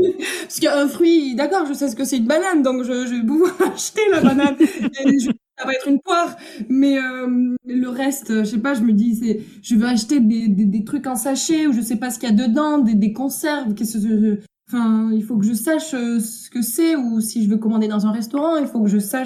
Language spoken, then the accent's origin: French; Spain; En fait, j'ai grandi en Espagne, donc je parle, j'étais scolarisée là-bas.